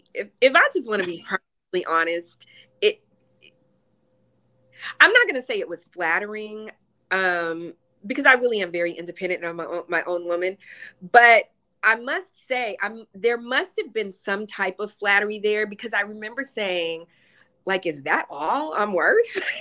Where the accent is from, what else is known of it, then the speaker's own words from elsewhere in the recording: Texas, United States; I'm a Texan, you know, and that's in Texas.